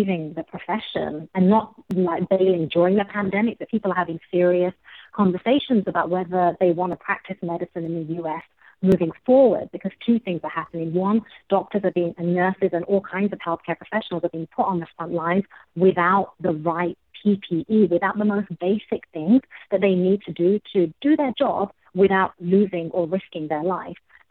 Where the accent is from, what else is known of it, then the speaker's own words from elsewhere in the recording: England, United Kingdom; now in United States; I live in America, and I choose to live here because I love it. And I say this as a Brit who left England very specifically to train in public health at the CDC